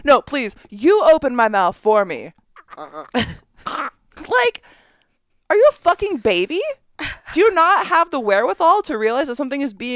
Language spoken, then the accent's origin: English; Michigan, United States; I know horseflies, because growing up in Michigan, there's a lot of horseflies.